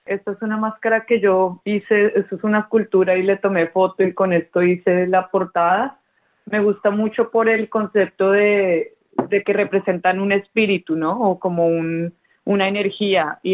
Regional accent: Colombia; culturas de donde yo soy, que estamos en el terreno en Colombia que tiene que ver con el terreno muisca, ancestralidad indígena

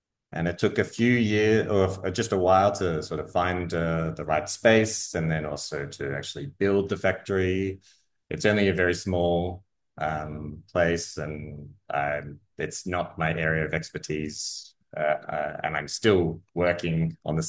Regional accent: Melbourne, Victoria, Australia; also born or lived in Montpellier, France; I was born in Melbourne, so I'm from here. I guess I moved to France with my partner at the time.

